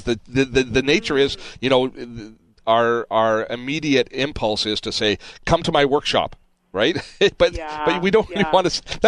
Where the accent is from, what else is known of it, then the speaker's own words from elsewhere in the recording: Scotland, United Kingdom; and not just being Scottish and cheap, as you're kind of alluding to there